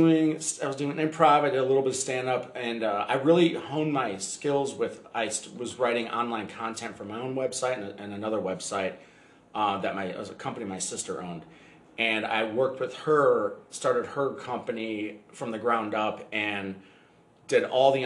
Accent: Illinois, United States; I'm originally from Chicago land. I'm not actually from the city of Chicago. I'm from the west suburbs.

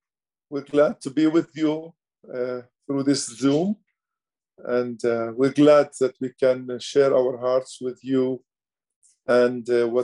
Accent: Nazareth, Northern District, Israel; also born or lived in Jerusalem; Well, at first, I was born here in Nazareth. Katie was born in Jerusalem. We met on 1987, And we became good friends, and then God brought us together. After I finished my theology courses and studies, I moved to Jerusalem in 1990. I lived there for 10 years, and now we are in Nazareth, back to my ho

